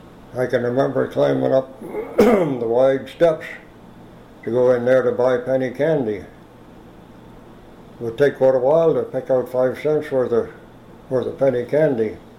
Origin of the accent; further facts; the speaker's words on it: St. Martins, New Brunswick, Canada; born there; I was born on September the 5th, 1921, in St. Martin's.